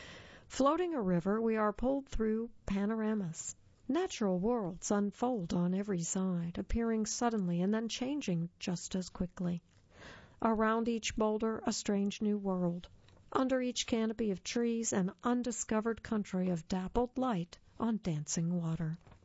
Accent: Pittsburgh, Pennsylvania, United States; I'm from Pittsburgh and the Youghiogheny goes through Pittsburgh.

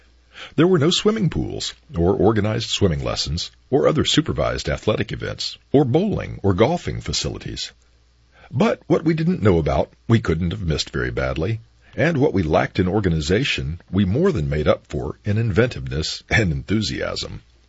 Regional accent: Chapel Hill, North Carolina, United States; Growing up in Old Chapel Hill, was there ever a generation that didn't think it had more fun in its youth than any other generation?

